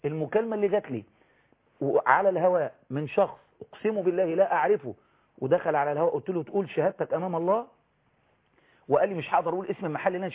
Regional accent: Egypt; الدماء سواسية عندنا في مصر لكل المواطنين

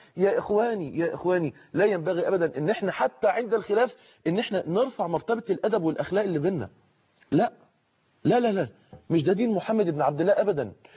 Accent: Egypt; إحنا كلنا مصريين

